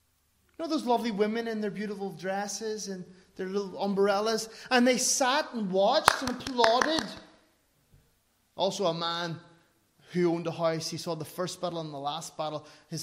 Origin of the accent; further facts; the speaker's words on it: Ireland; because I'm Irish.